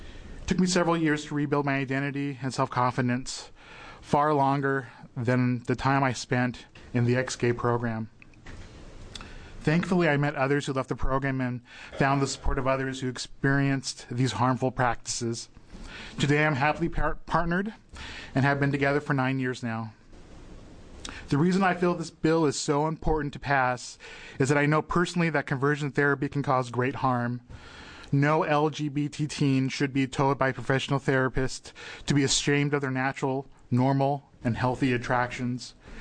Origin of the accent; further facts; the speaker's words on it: Portland, Oregon, United States; I was born and raised in Portland, where I still reside.